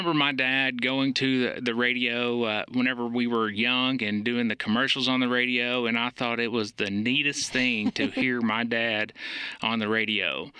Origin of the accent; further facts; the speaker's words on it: McMinnville, Tennessee, United States; Well, my background is, like I said, I grew up in McMinnville.